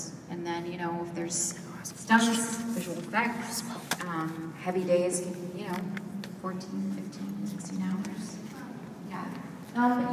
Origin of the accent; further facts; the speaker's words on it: United States; Because I'm American, and so a lot of those